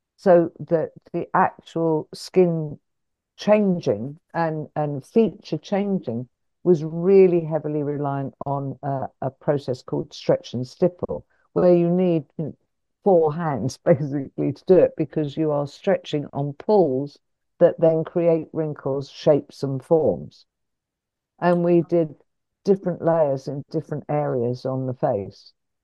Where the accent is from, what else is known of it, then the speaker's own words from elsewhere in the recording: England, United Kingdom; the fact that I'm English